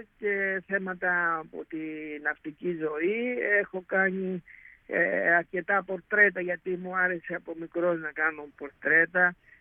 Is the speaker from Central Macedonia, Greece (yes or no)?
no; Mantzavinata, Ionian Islands, Greece; Το χωριό μου, το Λιξούρι είναι η πόλη και το χωριό μου λέγεται Μαντζαβινάτα